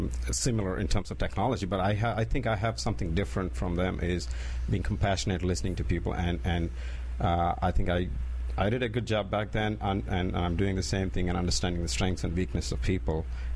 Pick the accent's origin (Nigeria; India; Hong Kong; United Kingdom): India; moved away as an adult; now in United States; I'm from India.